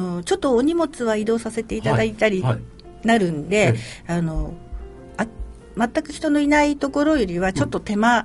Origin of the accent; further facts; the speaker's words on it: Takaoka, Toyama, Japan; 富山県は高岡伏木の出身です。